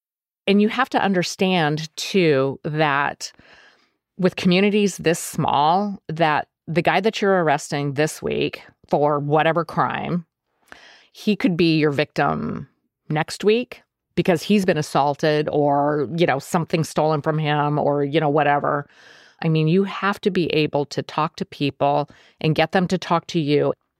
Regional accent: Nome, Alaska, United States; I was born and raised in Alaska. I was born in Nome, Alaska.

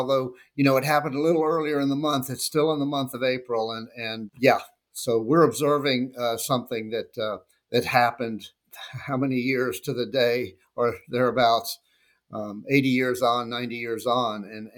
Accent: Georgia, United States; Well, I was raised in West Central Georgia not in the immediate Warm Springs area, actually 40 miles east of Warm Springs, but still in West Central Georgia.

